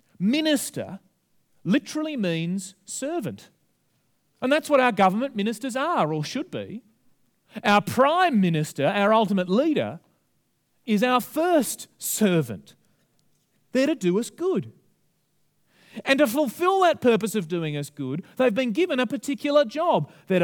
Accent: Australia; Where I start feeling that because I'm an Australian, I'm somehow superior to other people.

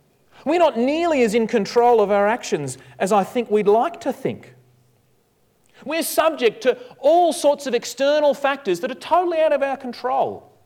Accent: Australia; I'm sort of ashamed as an Aussie bloke to say that I even know about this film

